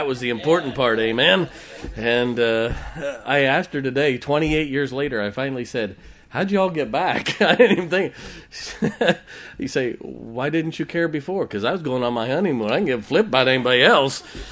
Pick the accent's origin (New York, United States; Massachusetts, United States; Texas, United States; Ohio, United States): Ohio, United States; born there; So I was born in Ohio. I graduated in Indiana from college, and I was married in Michigan.